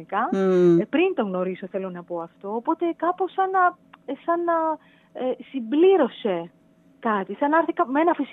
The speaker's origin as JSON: {"language": "Greek", "region": "Crete", "country": "Greece", "said": "επειδή είμαι από την Κρήτη, κάπως η προφορά μοιάζει σε κάποιον"}